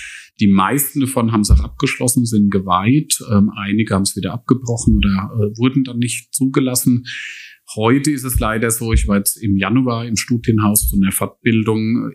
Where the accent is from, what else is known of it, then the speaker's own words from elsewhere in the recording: Aschaffenburg, Bavaria, Germany; born there; Ich bin gebürtig von Aschaffenburg.